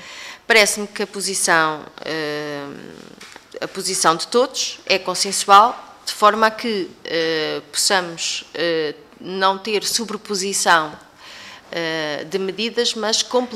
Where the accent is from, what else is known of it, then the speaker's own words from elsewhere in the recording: Portugal; enquanto português